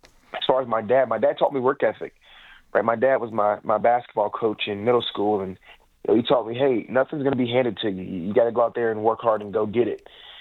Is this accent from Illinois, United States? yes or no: no; Charleston, South Carolina, United States; also born or lived in Atlanta; We grew up in Atlanta before we moved to Charleston. When I was really young, we moved to Charleston. And, we moved back to my dad's home.